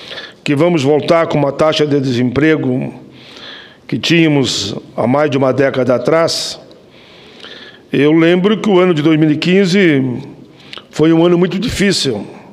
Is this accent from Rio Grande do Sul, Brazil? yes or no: yes; Caxias do Sul, Rio Grande do Sul, Brazil; lá na minha cidade, em Caxias do Sul